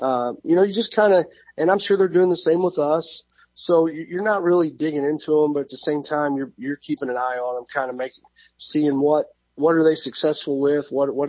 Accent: McLeansboro, Illinois, United States; Well, I grew up in McLeansboro.

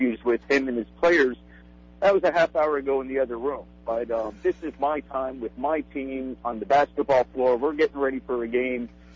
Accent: Connecticut, United States; growing up in Connecticut, about 50 miles from New York City, grew up in the New York TV market

